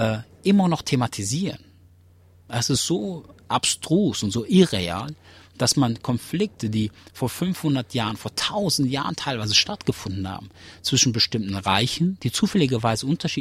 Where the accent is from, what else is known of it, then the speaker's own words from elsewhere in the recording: Germany; born there; Ja, auch ich bin Deutschland. Du musst mich nicht fragen, wo ich herkomme. weil ich bin hier geboren.